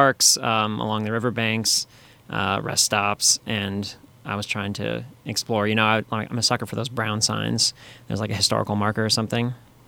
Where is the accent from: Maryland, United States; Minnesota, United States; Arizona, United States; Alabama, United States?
Minnesota, United States; Cloquet; Just seeing those cars go by when I was growing up in Cloquet, the tracks were about two blocks away from my house.